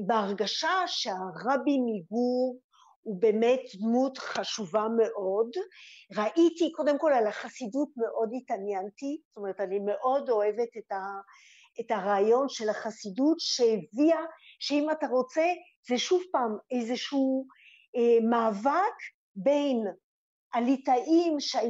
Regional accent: France; also born or lived in United States; now in Israel; ובזכות זה שהיינו בצרפת, אז קיבלתי חינוך טוב שאפשר לי לסיים בגרות, לנסוע לארצות הברית

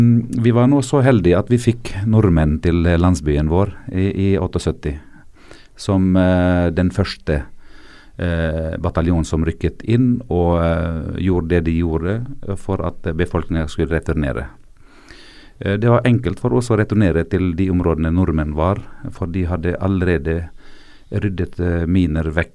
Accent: South Governorate, Lebanon; Norwegian is a second language; Men for meg som en libaneser så er det enklere å se på avstand

